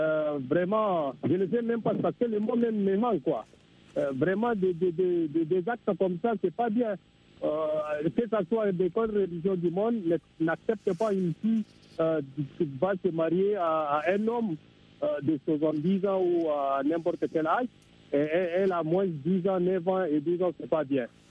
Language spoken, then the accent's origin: French; Chad; je suis Tchadien … au Tchad.